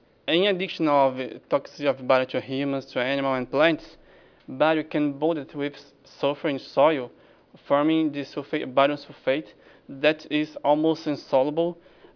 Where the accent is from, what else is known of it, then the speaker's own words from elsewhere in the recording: Brazil; English is a second language; Like he said … I'm from Brazil, University of São Paulo.